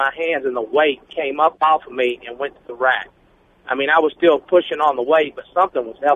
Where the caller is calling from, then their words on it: Arkansas, United States; I'm calling you from Interstate 30 in Arkansas.